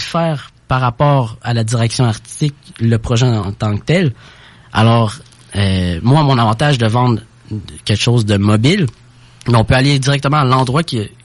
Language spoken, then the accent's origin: French; Lévis, Quebec, Canada; Ben moi, dans le fond, je suis de Lévis depuis que je suis tout petit, en fait.